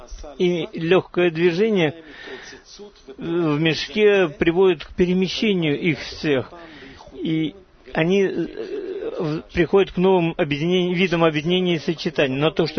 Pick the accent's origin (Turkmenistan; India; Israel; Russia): Israel; Jerusalem, Jerusalem District; Я из Иерусалима. Я учительница.